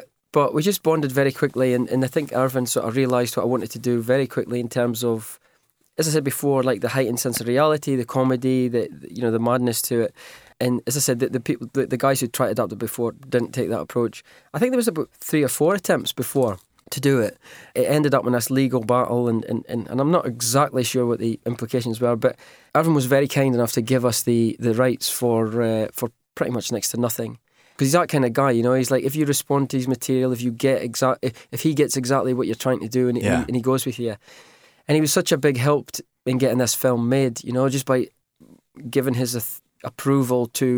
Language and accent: English; Scotland, United Kingdom; Well, I'm from Aberdeenshire, yeah. Northeast of Scotland, but I studied in Edinburgh for a few years, so I know it very well.